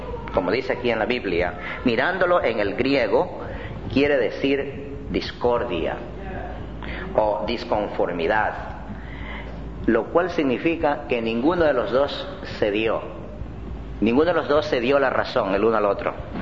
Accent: Ecuador; A algunos le dirían, en mi país, en Ecuador, le dirían a alguien el sin camisa

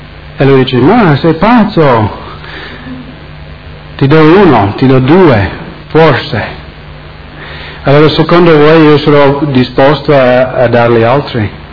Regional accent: United States; in America, nel mio paese

